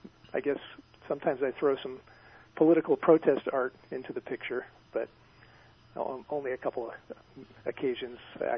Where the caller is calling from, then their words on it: Berkeley, California, United States; I'm in Berkeley.